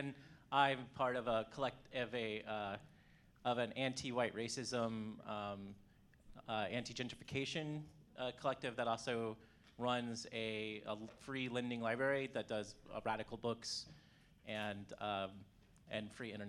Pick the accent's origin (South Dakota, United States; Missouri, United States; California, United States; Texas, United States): Texas, United States; Houston; I'm from Houston, Texas, and I currently attend Woodlands Unitarian Universalist.